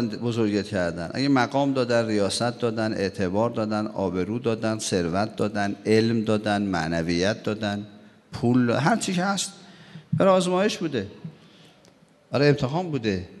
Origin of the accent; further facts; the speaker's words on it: Iran; ما ایرانی هستیم،